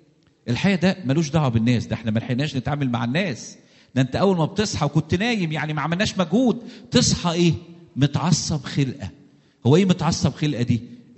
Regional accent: Egypt; بنعمل احنا كمصريين بعض الاخطاء،

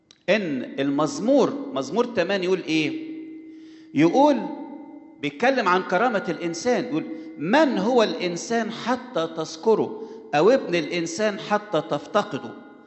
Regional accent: Egypt; عندنا كمصريين حتى عبادة قبل في الأيام الفراعنة كان في عبادة حيوانات

